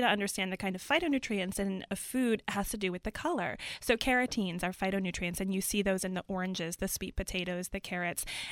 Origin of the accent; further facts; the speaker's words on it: Midwest, United States; I mean, I grew up in the Midwest, and so we have some crops, but it's mostly corn